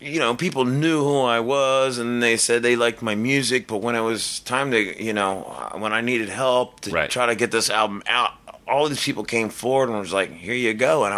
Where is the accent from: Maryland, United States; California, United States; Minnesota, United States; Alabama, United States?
Maryland, United States; Baltimore; Sean K. Preston's going to be there, which I know from Baltimore, my hometown.